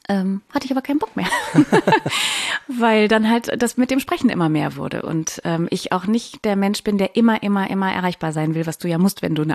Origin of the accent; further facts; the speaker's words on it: Cologne, North Rhine-Westphalia, Germany; now in Munich, Germany; in meiner Heimatstadt Köln